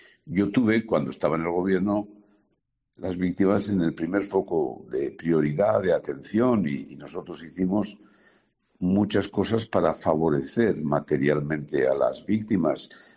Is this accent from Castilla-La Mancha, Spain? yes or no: no; Basque Country, Spain; sabemos que la verdad está desaparecida en buena medida en mi tierra del País Vasco